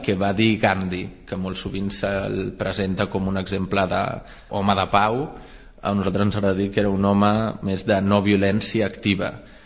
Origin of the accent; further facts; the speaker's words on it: Catalonia, Spain; jo crec que com a catalans ens hem de sentir orgullosos